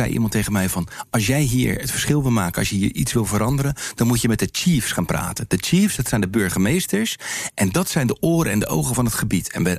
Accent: Netherlands; Ik zeg, ik kom uit Nederland

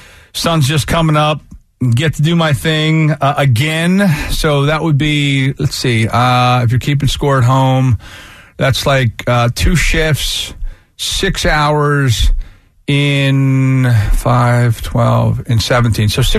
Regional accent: Avalon, New Jersey, United States; You know, I grew up in Avalon, basically, and no beach bars.

